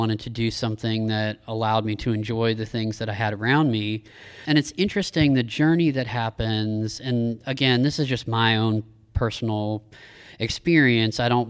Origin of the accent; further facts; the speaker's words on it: Appalachia, United States; For me, as I said, I grew up in Appalachia. Being of Appalachia, being Appalachian American, is something that's very central to my identity. You know, I grew up in the mountains